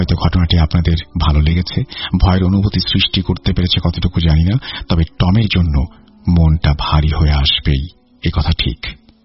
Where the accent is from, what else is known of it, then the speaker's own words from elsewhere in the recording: Lalpur, Rajshahi Division, Bangladesh; আমার বাড়ি নাটোর জেলার লালপুর থানার পুরাতন ঈশ্বরদী গ্রামে।